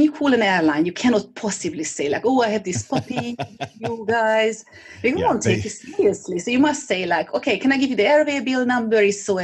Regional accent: Hungary; moved away; also born or lived in Albania / United Kingdom / Finland / Bahrain; Well, I'm Hungarian, born and raised in Hungary. And Hungary is a small country, so if you want to see anything, you must go abroad. So I did. I lived 10 years abroad in Albania, in the United Kingdom, in Finland, and the longest in the Middle East, in Bahrain.

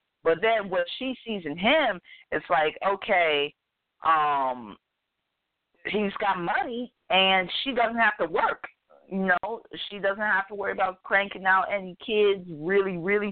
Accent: Ohio, United States; also born or lived in New York; Okay, look, I grew up in Ohio, so I feel like that's where regular people live

